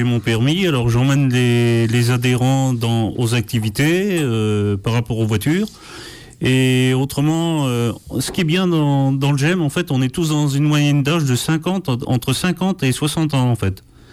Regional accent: Les Herbiers, Pays de la Loire, France; je suis natif des Herbiers, en fait

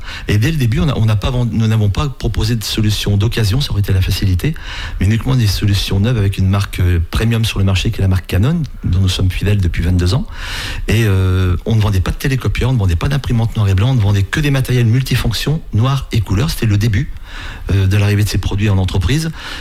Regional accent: Nouvelle-Aquitaine, France; je suis originaire de la Vienne, mais depuis 35 ans en Vendée.

